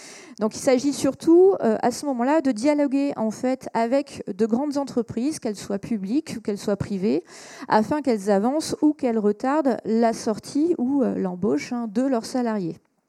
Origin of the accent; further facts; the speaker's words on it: Reims, Grand Est, France; Moi, je viens de Reims, qui est une ville moyenne